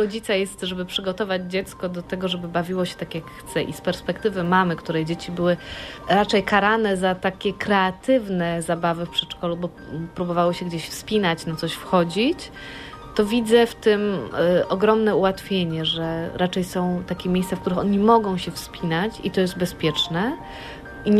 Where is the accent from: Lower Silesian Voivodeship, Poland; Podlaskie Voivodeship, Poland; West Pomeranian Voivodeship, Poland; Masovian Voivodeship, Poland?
Lower Silesian Voivodeship, Poland; now in Munich, Germany; Ja jestem z Dolnego Śląska